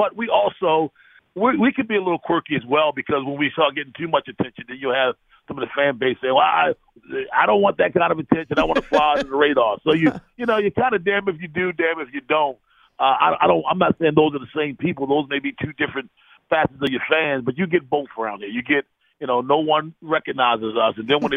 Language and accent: English; Baltimore, Maryland, United States; born or raised there